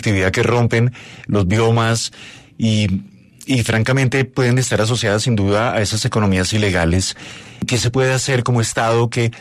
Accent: Colombia; como sociedad, como colombianos, debemos entender.

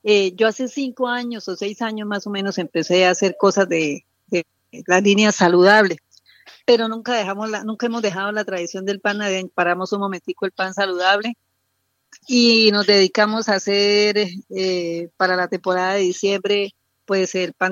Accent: Aratoca, Santander, Colombia; Nosotros venimos de Aratoca, que es una tradición de panes

